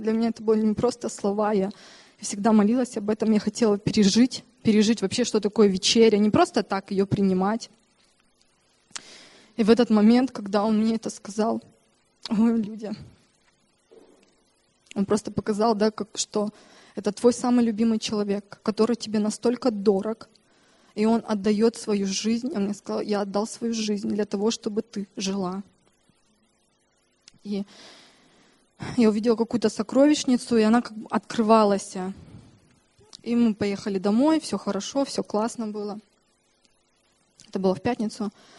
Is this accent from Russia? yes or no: no; Germany; я из Германии.